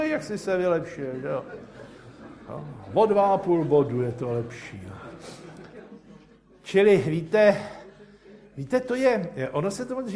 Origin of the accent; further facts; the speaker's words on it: Žirovnice, Vysočina Region, Czechia; To mi bylo asi 6 let a v obci, kde jsem se narodil a kde jsem bydlel, v Žirovnici